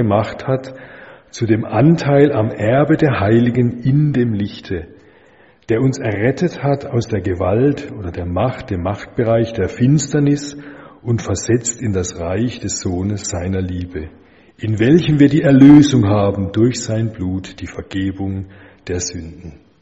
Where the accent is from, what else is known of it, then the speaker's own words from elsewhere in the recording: West Germany, Germany; moved away; ich als Wessi, sage ich mal, als ich hierher kam nach der Wende